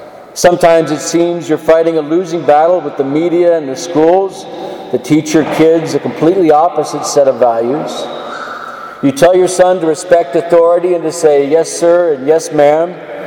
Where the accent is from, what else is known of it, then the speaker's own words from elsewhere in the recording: San Antonio, Texas, United States; moved away as an adult; It was 28 years ago tomorrow that I left my hometown of San Antonio, where I grew up and went to school and had worked for 31 years. I left there to move to Arlington to begin my studies for the priesthood.